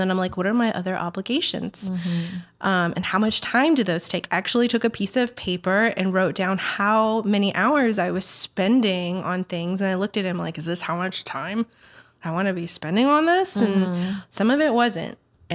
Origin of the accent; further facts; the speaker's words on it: California, United States; Like, I grew up in Silicon Valley, like the golden age of like startups